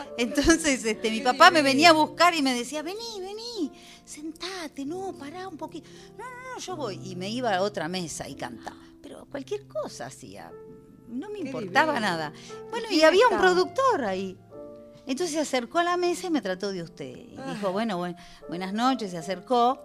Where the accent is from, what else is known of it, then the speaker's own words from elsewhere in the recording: San Isidro, Buenos Aires Province, Argentina; born there; yo empecé a cantar, tendría 6-7 años, cantaba folclore, nací en San Isidro